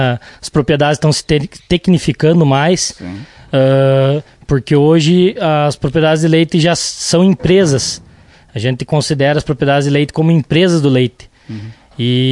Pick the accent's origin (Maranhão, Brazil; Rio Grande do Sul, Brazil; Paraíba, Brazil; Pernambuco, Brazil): Rio Grande do Sul, Brazil; Não Me Toque; Eu sou natural de Não Me Toque, mas há 9 anos eu moro em Nicolau Vergueiro